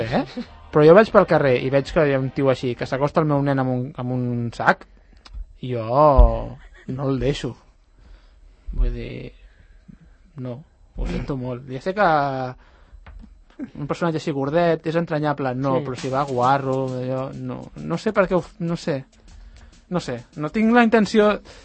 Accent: Catalonia, Spain; som catalans

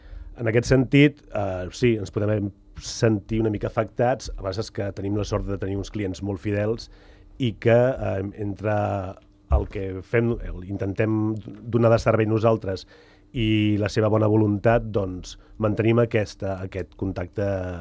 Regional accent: Sant Cugat del Vallès, Catalonia, Spain; no parlo només pels que som de Sant Cugat

